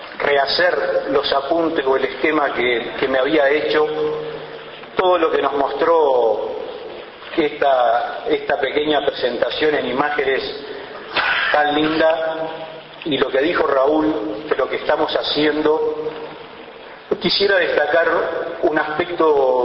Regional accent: Uruguay

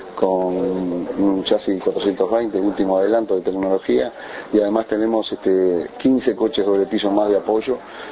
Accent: Melo, Cerro Largo, Uruguay; Yo justamente soy oriundo de Melo, de Cerro Largo.

